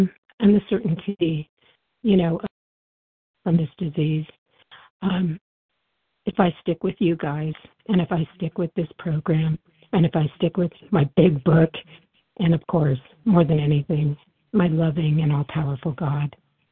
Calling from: New Mexico, United States; I'm calling from New Mexico.

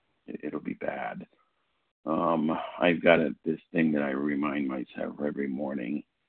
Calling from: California, United States; California.

